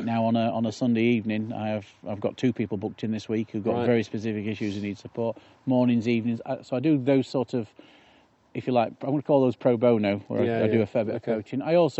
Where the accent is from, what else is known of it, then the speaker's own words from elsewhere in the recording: Yorkshire and the Humber, United Kingdom; I'm a Yorkshireman at heart.